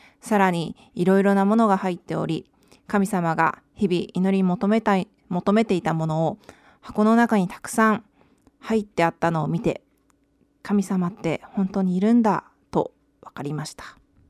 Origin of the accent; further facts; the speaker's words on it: Ehime, Japan; born there; 私は愛媛の生まれなので、冬になると生まれ故郷のみかんが恋しくなります。